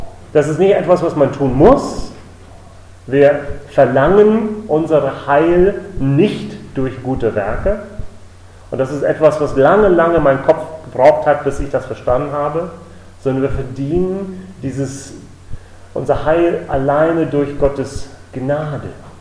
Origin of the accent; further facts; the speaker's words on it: Richmond, Virginia, United States; German is a second language; now in Germany; ich komme aus den Vereinigten Staaten und ich komme aus einem wunderschönen Bundesland, das heißt Virginia. Und ich komme aus der Hauptstadt von diesem Bundesstaat, das heißt Richmond.